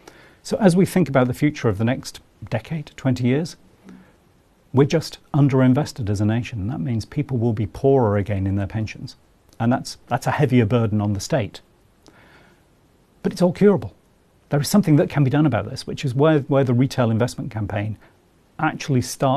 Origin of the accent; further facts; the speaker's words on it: Yorkshire and the Humber, United Kingdom; I'm a Yorkshireman.